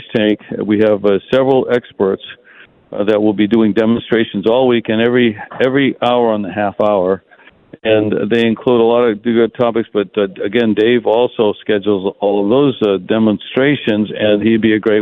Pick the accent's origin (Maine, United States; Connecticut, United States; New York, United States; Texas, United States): Maine, United States; I'm from Maine.